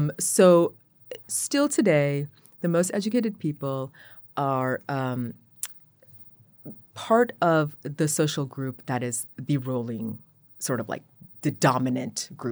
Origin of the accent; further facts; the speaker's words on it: West Bengal, India; including in my home state of West Bengal